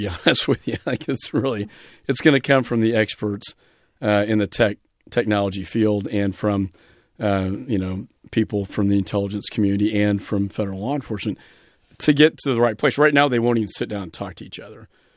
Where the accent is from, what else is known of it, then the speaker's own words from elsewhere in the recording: Austin, Texas, United States; And I'm from Austin, so it's a high tech center as well.